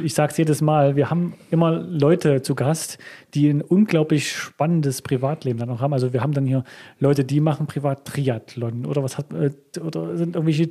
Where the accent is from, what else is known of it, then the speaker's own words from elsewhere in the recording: Rudolstadt, Thuringia, Germany; da wo ich herkomme, in Rudolstadt.